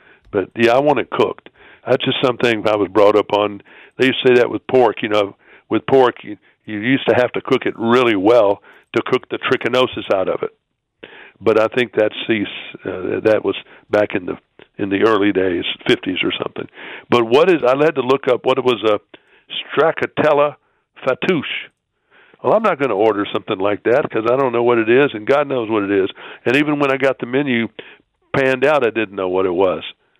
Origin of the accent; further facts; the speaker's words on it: United States; I do love Paris, but I'm such an American.